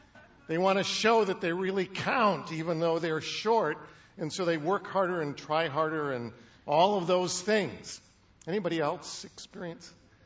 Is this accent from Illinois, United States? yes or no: yes; Bellwood, Illinois, United States; I grew up in Bellwood, Illinois, for most of grade school, all of grade school, actually, and went to Jefferson School there.